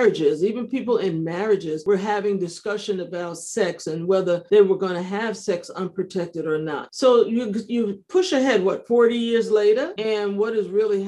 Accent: New York, United States; I'm a New Yorker originally.

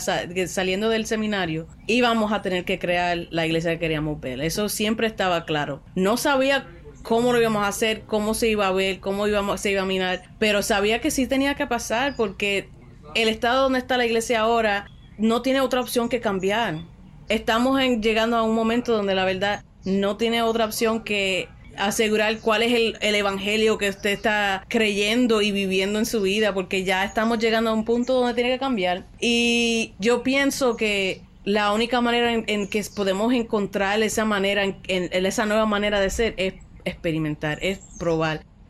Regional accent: Puerto Rico; de Puerto Rico, yo soy de Puerto Rico

